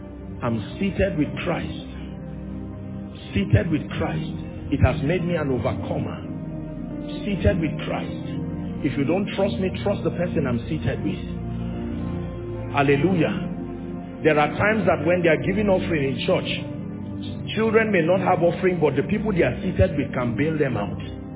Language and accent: English; Nigeria; I am more than a Nigerian. As much as I'm proud of being a Nigerian, it is more than being a Nigerian, more than being an African